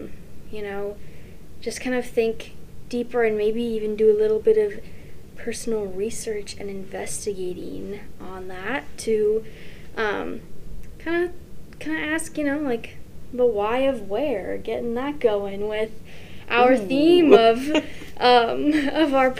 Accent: Olympia, Washington, United States; For me, when I think of my hometown, I think of like wall art and all these murals that are all over the place. And then like, I think of rain because, you know, I'm from Olympia, Washington, and it never stops raining there practically.

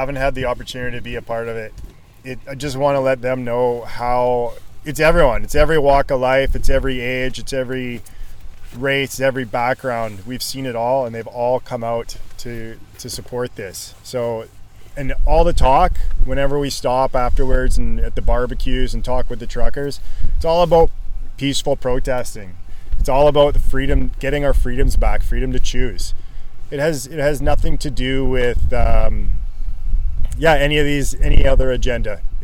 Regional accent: Comox Valley, British Columbia, Canada; Vancouver Island, the Comox Valley.

